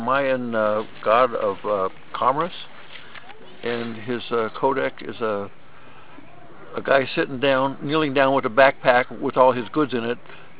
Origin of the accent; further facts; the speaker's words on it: Cottonwood, Arizona, United States; I'm from Cottonwood, Arizona.